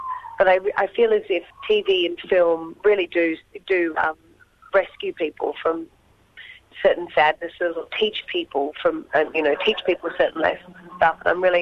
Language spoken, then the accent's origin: English; Australia; when you work in Australia, you go, oh, I'm Australian. And I go, I'm really lucky because I'm Australian